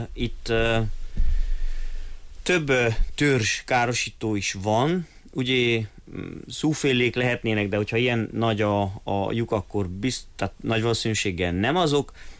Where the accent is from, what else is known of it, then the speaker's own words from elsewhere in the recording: Odorheiu Secuiesc, Harghita, Romania; én udvarhelyen nőttem fel